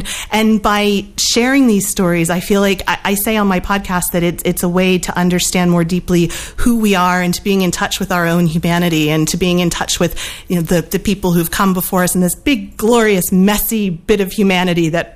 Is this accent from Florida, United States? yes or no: no; Pennsylvania, United States; was a student docent at a Revolutionary War museum in my hometown in Pennsylvania.